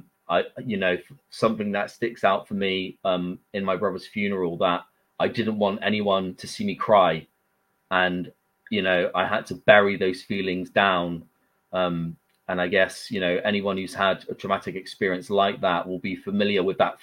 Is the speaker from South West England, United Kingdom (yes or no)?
yes; Weston-super-Mare, South West England, United Kingdom; I grew up in Western Supermare. Living on a council estate called Milton Brow